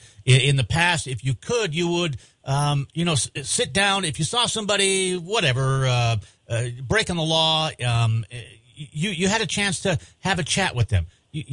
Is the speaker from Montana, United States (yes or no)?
yes; Montana, United States; You know, growing up in Garfield County, and a lot of us can identify with that. A lot of us grew up in Montana